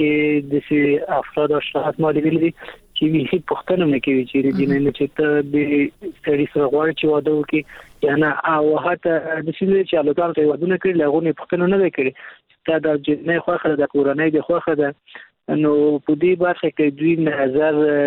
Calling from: Kabul, Afghanistan; د کابل ولایت څخه مې اړیکې نیولې

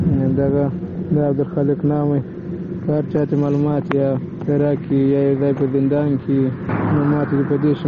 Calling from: Iran; زه خپله په ایران کې یم، دا د ایران په شمارې کې ماته زنګ وکړي.

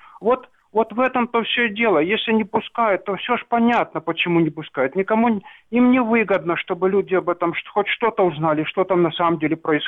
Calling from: Sloviansk, Donetsk Oblast, Ukraine; из Славянска.

